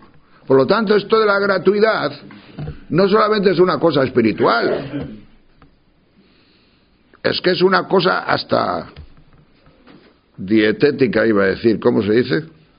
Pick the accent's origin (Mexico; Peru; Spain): Spain; Tejerina, Castile and León; Yo soy de Tejerina